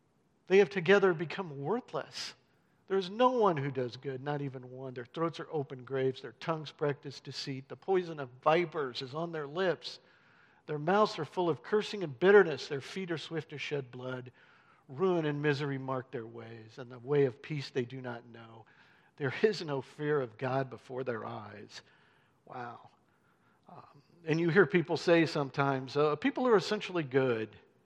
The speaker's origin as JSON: {"language": "English", "town": "Terre Haute", "region": "Indiana", "country": "United States", "tie": "born or raised there", "said": "I was born and raised in Terre Haute, Indiana, right in the middle of the country. And it's called the Crossroads of America for a reason."}